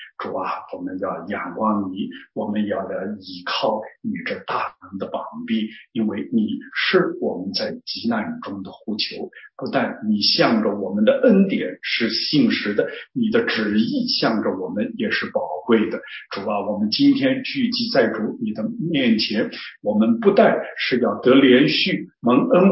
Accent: Shanghai, China; 我是上海人，我们南方人在读这个重新得力和重新得力的时候，常常是含糊不清的啊

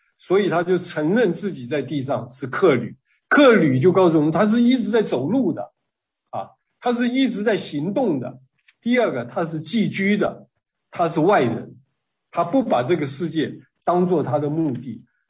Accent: China; now in United States; 所以我说我们中国人才会在美国开这么多中餐馆

